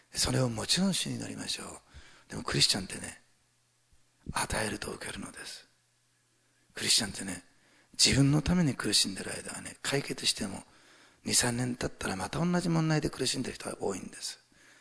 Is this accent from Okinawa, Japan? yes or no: no; Osaka, Japan; born there; 私、まあ大阪生まれだからですかね